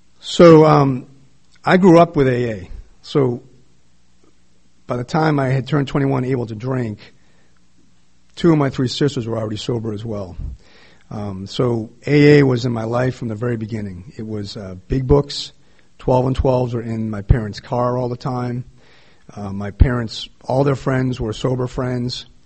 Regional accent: Boston, Massachusetts, United States; so I grew up in the East Coast, Boston, and my parents are alcoholics.

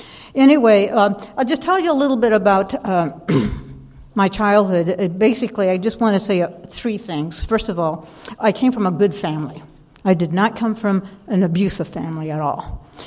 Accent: Los Angeles, California, United States; also born or lived in Santa Paula; But anyway, I was born in Santa Paula, California. We moved to Los Angeles. My father bought a liquor store.

